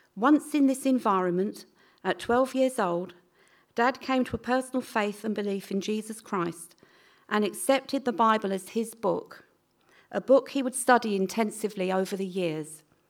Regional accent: Bromley, London, United Kingdom; born there; In 1958, I was born in Bromley Maternity Home

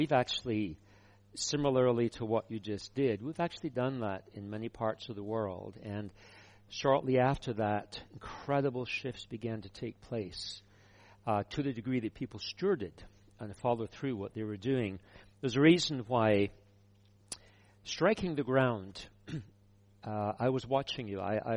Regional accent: Scotland, United Kingdom; Well, I'm Scottish.

